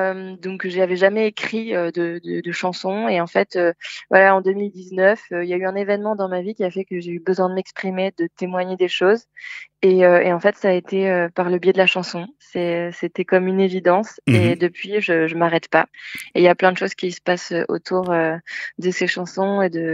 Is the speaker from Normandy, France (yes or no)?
no; Nancy, Grand Est, France; je viens de Nancy. Donc toutes mes études de collège, j'étais en horaire aménagé au conservatoire classique à Nancy, en piano.